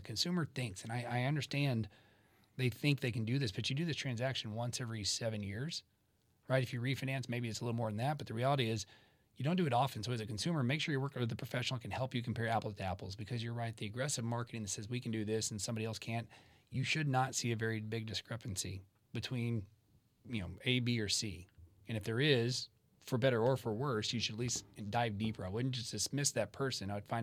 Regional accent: Dallas-Fort Worth, Texas, United States; I'm very blessed that I grew up here in Dallas-Fort Worth

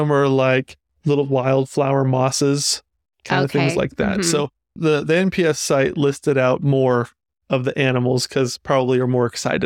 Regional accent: Utah, United States; We come from Utah, and Utah gets somewhere between 8 and 13 inches of rain a year.

